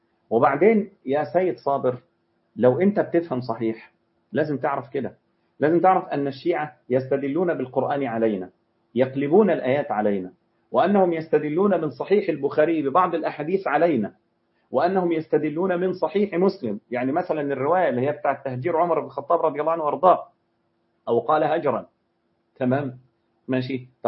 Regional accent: Egypt; عارف في مثل عندنا في مصر يقول لك إيه، امسك في العبيط

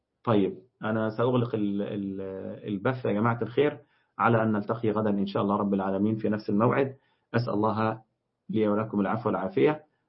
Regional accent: Egypt; على المصيبة اللي حصلت عندنا في مصر امبارح

